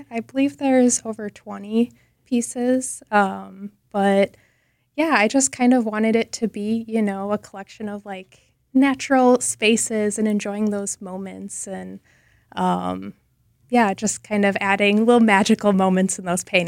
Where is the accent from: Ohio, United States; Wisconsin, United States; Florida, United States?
Wisconsin, United States; Neenah; now in Milwaukee, United States; I did. I grew up in Neenah, Wisconsin. So yeah, I definitely grew up with a love of nature